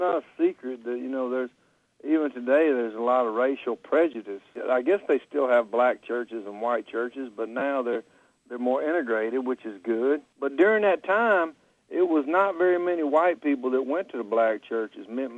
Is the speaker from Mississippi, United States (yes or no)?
yes; Tupelo, Mississippi, United States; who lives in my hometown, Tupelo, Mississippi, you know, he went to all the different kinds of churches, too